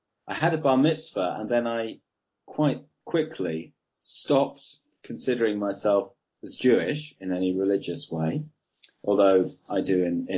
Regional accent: Croydon, London, United Kingdom; born there; So I was born in South London, Croydon. I had a Reformed Jewish upbringing.

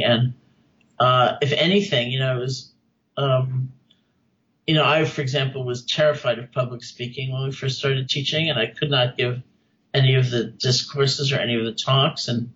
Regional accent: East Coast, United States; I grew up in the East Coast in the U.S. I'd never even been to California when I went to India.

